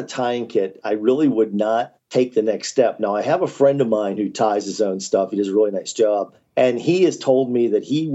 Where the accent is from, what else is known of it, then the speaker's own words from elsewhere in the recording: Pennsylvania, United States; Today is the latest I've ever fly fished for trout in my home state of Pennsylvania.